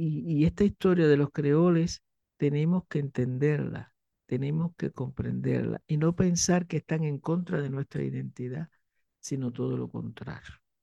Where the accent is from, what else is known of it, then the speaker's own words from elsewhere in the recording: Cuba; accent: Cuban; los cubanos, por ejemplo, tenemos un acento, ¿no? Igual que nosotros decimos, este que está acá atrás, nos comemos las letras, ¿no? Y tenemos determinadas variantes lexicológicas